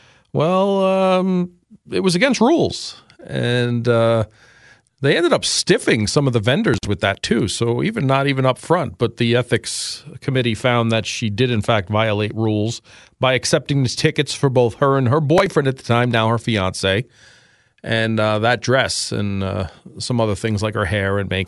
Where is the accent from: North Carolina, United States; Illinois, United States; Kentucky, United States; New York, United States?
New York, United States; New York City; Now, I was born and raised in New York 14, the district in which she represents.